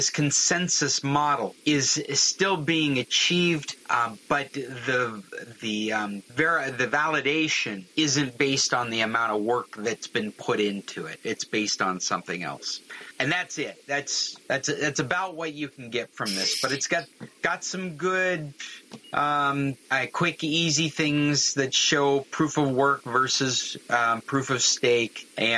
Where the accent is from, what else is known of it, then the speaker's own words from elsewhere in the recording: Alaska, United States; Those are the kinds of jumps in prices in oil barrels that I remember from my youth growing up in Alaska.